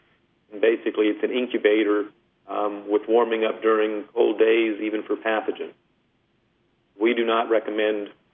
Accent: California, United States; especially where I grew up in California

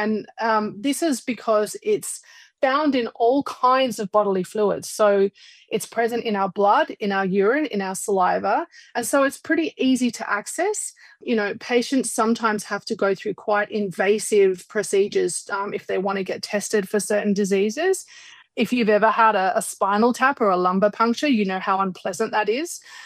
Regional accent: Australia; now in Jackson, United States; you might notice that I do not have a Jackson, Wyoming accent. So I am actually originally from Australia. I did my degrees in Sydney and in Adelaide

